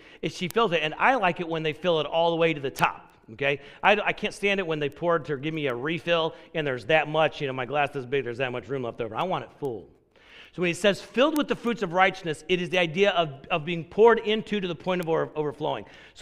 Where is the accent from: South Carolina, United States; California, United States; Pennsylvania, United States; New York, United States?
South Carolina, United States; I'm from South Carolina, sweet tea.